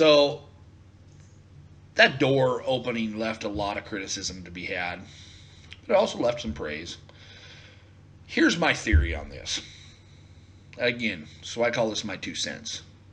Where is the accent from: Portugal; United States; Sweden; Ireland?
United States; Northwest; I grew up in the Northwest. I'm pretty conservative, middle class, served in the military, those kinds of things.